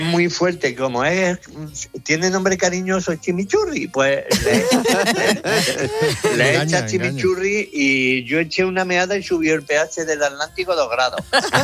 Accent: Spain; como soy español

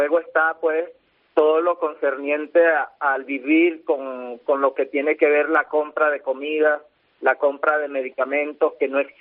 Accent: Venezuela; yo como ciudadano venezolano, pues, y que he vivido, yo tengo 51 años

